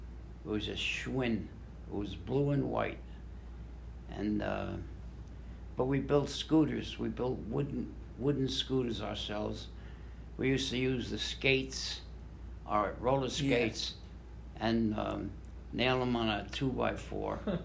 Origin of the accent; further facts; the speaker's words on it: Manhattan, New York, United States; But I feel like I was really lucky to grow up in Manhattan.